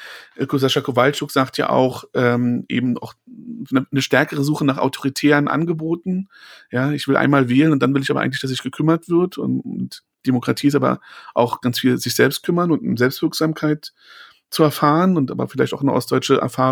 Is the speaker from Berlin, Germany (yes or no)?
yes; Berlin, Germany; ich bin in Ostberlin geboren und aufgewachsen und ich bin auch immer noch identitär doch sehr stark der Ostberlin verwachsen